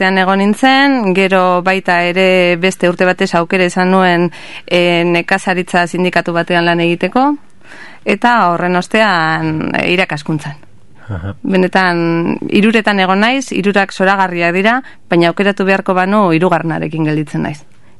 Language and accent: Basque; Basque Country, Spain; born there; Bai, ni Gipuzkoarra naiz jaiotzez, Arabarra bizi naiz Araban eta lan egin eta ikasi Bizkaian.